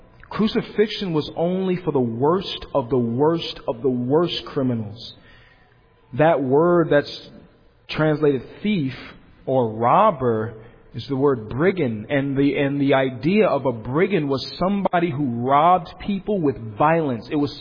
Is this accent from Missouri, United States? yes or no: no; Rhode Island, United States; And I thought about growing up in Rhode Island. Rhode Island is a lot of water.